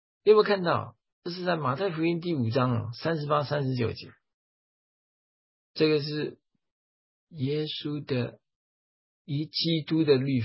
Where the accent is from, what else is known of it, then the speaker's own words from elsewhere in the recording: China; 当然，我们中国人的习性啊，当然我们都是很谦卑的